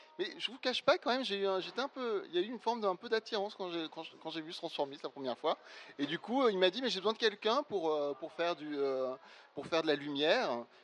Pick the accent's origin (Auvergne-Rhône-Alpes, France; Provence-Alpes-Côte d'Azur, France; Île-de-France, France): Provence-Alpes-Côte d'Azur, France; Toulon; parce que j'ai grandi à Toulon avant d'être à Marseille, hein, j'étudiais à Marseille.